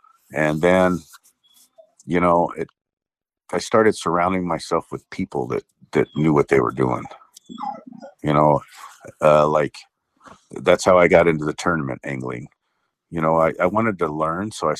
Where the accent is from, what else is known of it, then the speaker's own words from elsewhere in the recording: Texas, United States; moved away; You know, I moved here from Texas, you know, 20 years ago.